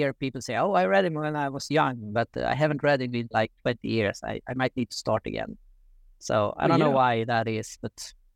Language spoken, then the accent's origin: English; Sweden; first language Swedish; English is a second language; if I want to reread a book and read it fast, then I might read it in Swedish because that's my native language, so I read that faster.